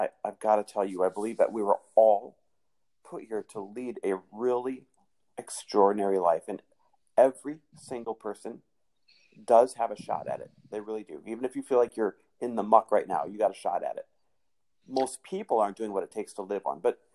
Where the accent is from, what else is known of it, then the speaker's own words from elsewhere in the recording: Midwest, United States; Midwest born and raised, and like the really cool thing about being born and raised in the Midwest is you're given things like a great work ethic and good family values